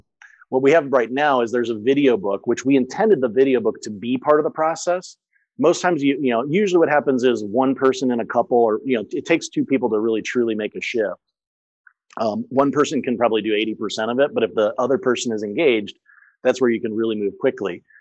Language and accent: English; St. Louis, Missouri, United States; I had 4 years of French. I grew up in St. Louis.